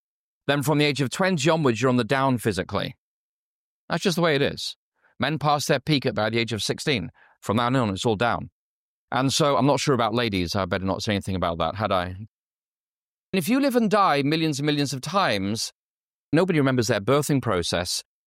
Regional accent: Yorkshire and the Humber, United Kingdom; I was raised in Yorkshire, and people in Yorkshire speak with a certain accent, yes?

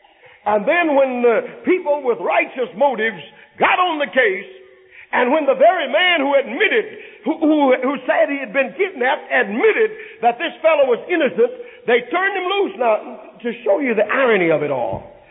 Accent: the South, United States; born there; I was born in the South where a man was put in the gas chamber according to the color of his skin.

